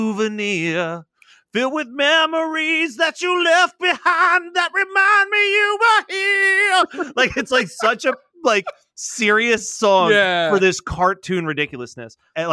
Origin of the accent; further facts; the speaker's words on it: South Africa; It was never screened in my home country of South Africa